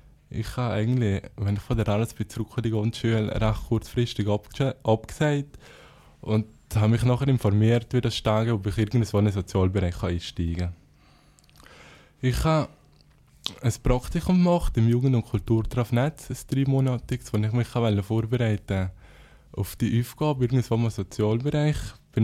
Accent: Brig-Glis, Valais, Switzerland; born there; Ich bin geboren 1974 im Januar in Brieg-Gleis

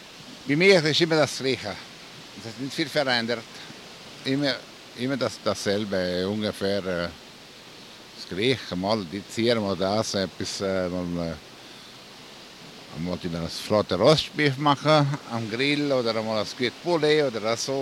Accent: Ticino, Switzerland; German is a second language; Weil ich komme aus Tessin, ne? Bin Tessiner.

